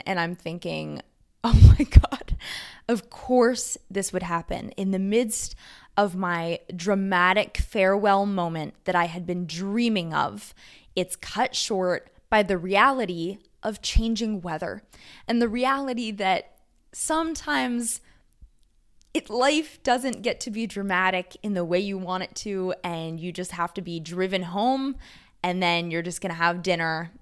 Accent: California, United States; I'm really sad, you know, I'm from California, but my husband and I are moving to Thailand.

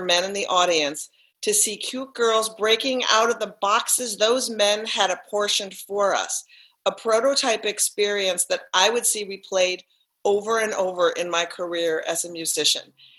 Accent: Minnesota, United States; And I'm from Minnesota and I went back to Minnesota so that I could connect with what I thought was important.

